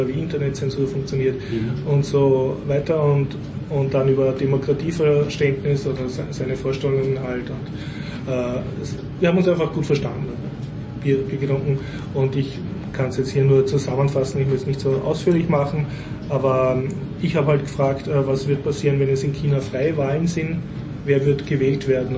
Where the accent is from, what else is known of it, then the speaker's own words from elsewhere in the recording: Vienna, Austria; und bin als Wiener endlich wieder mal in ein Wiener Kaffeehaus gegangen